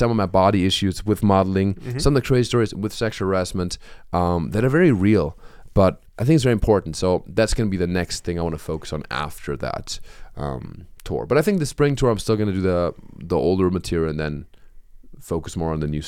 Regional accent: Germany; now in United States; It's a lot about my struggle as a German living in America.

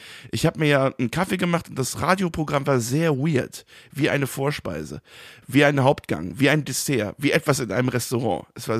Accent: Würselen, North Rhine-Westphalia, Germany; Ich komme aus Würselen.

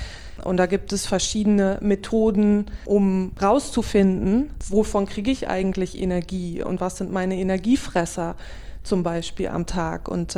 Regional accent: Osterode, Lower Saxony, Germany; moved away as an adult; now in Netherlands; Ich bin 39 Jahre, aufgewachsen in Osterode und lebe jetzt seit 8 Jahren in Holland. Ich bin damals für meinen Job nach Holland gegangen

